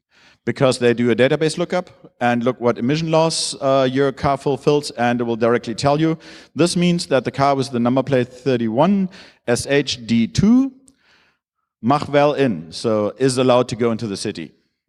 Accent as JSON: {"language": "English", "country": "Germany", "said": "I'm from Germany. I'm used to some things called privacy, because we have laws about those things."}